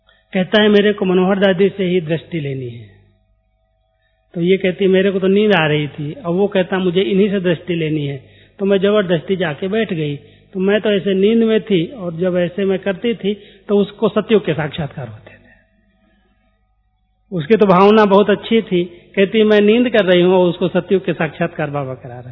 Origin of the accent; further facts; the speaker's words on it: Uttar Pradesh, India; एक बहुत छोटा गांव यूपी का, अभी भी वहां लाइट नहीं है, ऐसे समय में भी इतनी प्रगति के बाद भी लाइट नहीं हमारे गांव में